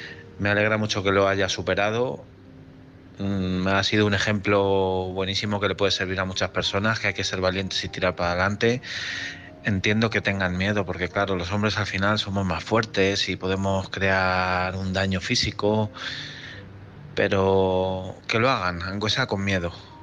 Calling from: Madrid, Community of Madrid, Spain; de Madrid.

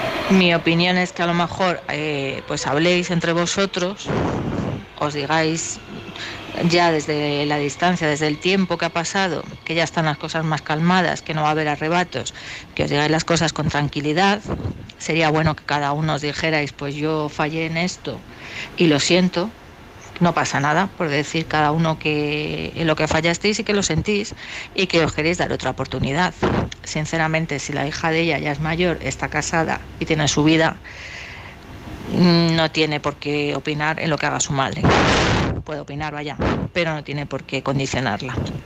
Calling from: Madrid, Community of Madrid, Spain; de Madrid.

